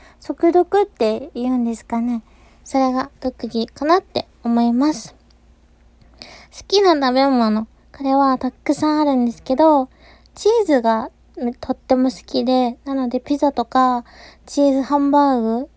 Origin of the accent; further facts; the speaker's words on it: Yokohama, Kanagawa, Japan; 生まれた場所、出身地は、横浜ですね。神奈川県横浜市で生まれ育ちました。